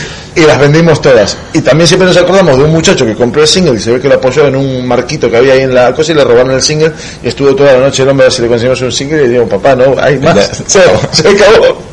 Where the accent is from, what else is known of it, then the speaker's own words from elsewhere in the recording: Argentina; moved away; Cuando yo vivía en Sudamérica, hasta el año 2005, estaba en mi país, en Argentina